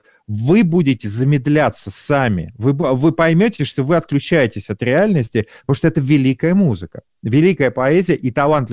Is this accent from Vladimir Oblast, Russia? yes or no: yes; Petushki, Vladimir Oblast, Russia; born there; я родился в Петушках, уж там вообще как бы лес и волки, и собственно говоря, и белые грибы, да. Ну, волков нету, ну ладно, бог с ним, да, это Владимирская область